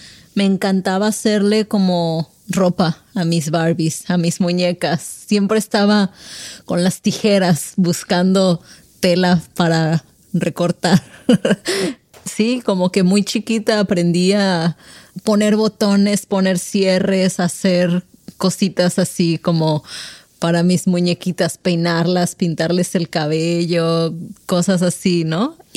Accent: Manzanillo, Colima, Mexico; also born or lived in Nayarit / Zihuatanejo; yo nací en Manzanillo, Colima. Y mi niñez fue muy bonita, pero nos mudábamos mucho con mi familia por el trabajo de mi papá. Entonces, viví en Manzanillo, en Nayarit, en Zihuatanejo, otra vez en Manzanillo, y estuvimos mudándonos mucho.

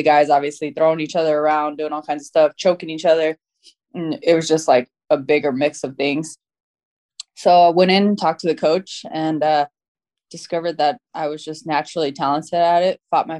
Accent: Florida, United States; also born or lived in Colorado; So I grew up in Florida half of the time in Colorado and then half the time in Florida throughout the year.

